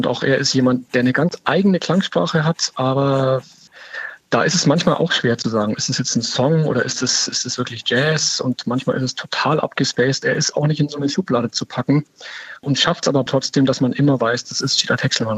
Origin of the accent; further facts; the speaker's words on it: Bavaria, Germany; als Bayer